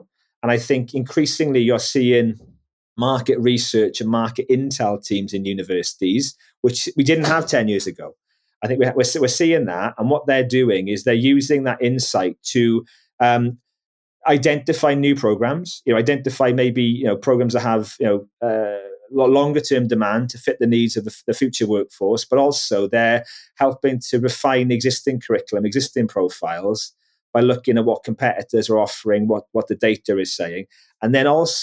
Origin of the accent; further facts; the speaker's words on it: Wales, United Kingdom; And I'm a Welshman as well. I think in Wales, we often tend to think of ourselves as imposters as well.